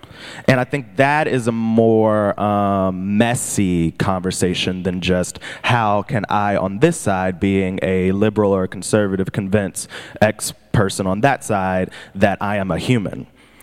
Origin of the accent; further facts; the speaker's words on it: United States; It is an awarded quality of being an American, I think.